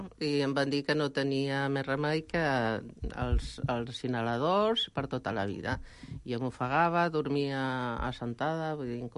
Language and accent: Catalan; Torredembarra, Catalonia, Spain; Tothom la Torre, és que abans es deia la Torre d'en Bar, i el van castellanitzar